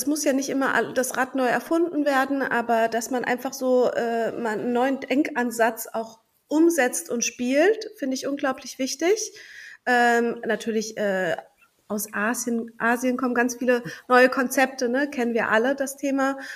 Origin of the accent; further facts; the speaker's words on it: Freiburg, Baden-Württemberg, Germany; born there; now in Düsseldorf, Germany; Also Düsseldorf ist auf jeden Fall meine Base. Ich komme gebürtig aus Freiburg, aber habe in Düsseldorf studiert und bin dann hier letzten Endes kleben geblieben.